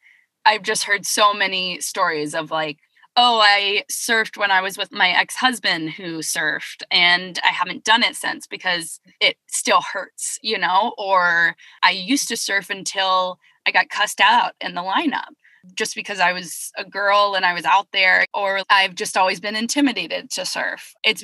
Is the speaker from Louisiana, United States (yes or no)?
no; South Carolina, United States; And I grew up surfing in South Carolina, moved down here about 8 years ago.